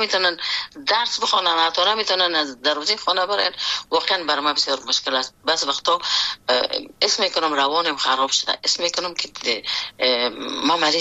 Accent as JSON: {"language": "Persian", "country": "Afghanistan", "lives_now": "Iran", "said": "وقتی که ما در ایران از افغانستان آمدم"}